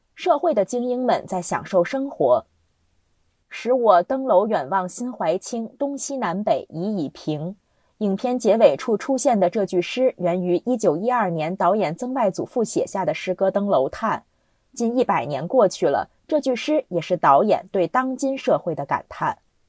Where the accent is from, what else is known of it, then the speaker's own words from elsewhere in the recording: United States; Chinese is a second language; 我是半个中国人，我妈妈是中国人，但我是在美国长大的，所以我一直很想从传统的角度来理解，因为我的家庭来自那里。